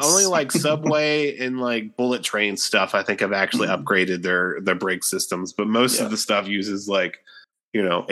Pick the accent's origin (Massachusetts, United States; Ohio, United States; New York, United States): Ohio, United States; There was that toxic train derailment in my home state of Ohio.